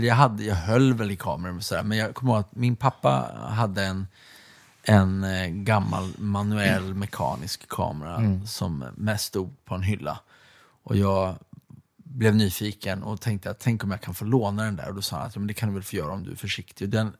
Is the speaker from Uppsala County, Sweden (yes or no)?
yes; Uppsala, Uppsala County, Sweden; Jag är född och uppvuxen i Uppsala, men precis. Mina föräldrar kom från Ludvika